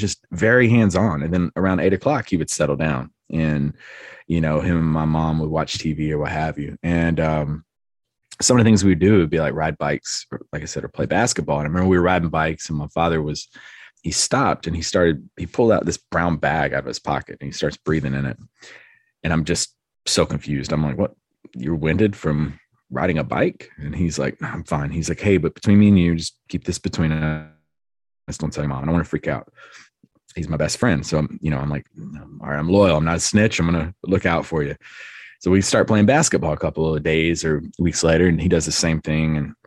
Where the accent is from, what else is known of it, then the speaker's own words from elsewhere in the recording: Lumberton, North Carolina, United States; I grew up in North Carolina. Grew up in Lumberton, North Carolina for most of my life.